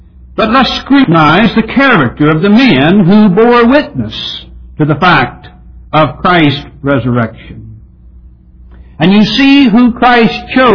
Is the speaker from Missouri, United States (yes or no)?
yes; Missouri, United States; they were men from my home state, Missouri.